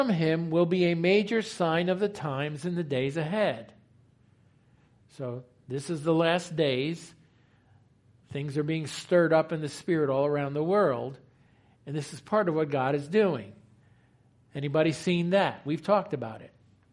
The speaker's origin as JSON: {"language": "English", "region": "New York", "country": "United States", "said": "Do I know? I'm from New York."}